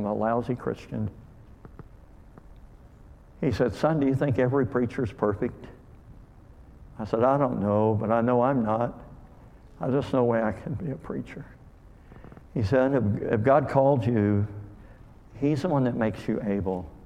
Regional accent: LaGrange, Kentucky, United States; I was from LaGrange.

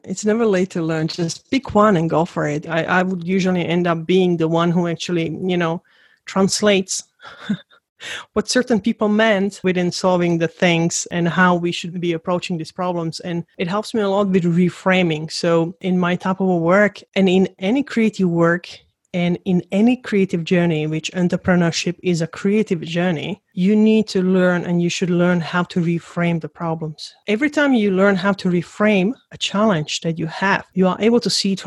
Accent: Slovakia; moved away as an adult; now in United Kingdom; I am a Slovakian, and I was born actually in Czechoslovakia during communism. So that's my background. You know, like I grew up in Slovakia, and all my childhood and my teenage years I spent in there. And I left my country when I was 18

